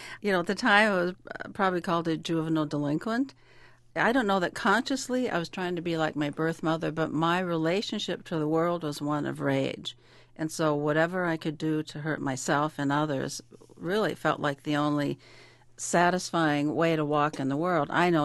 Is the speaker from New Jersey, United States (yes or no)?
no; Seattle, Washington, United States; born or raised there; moved away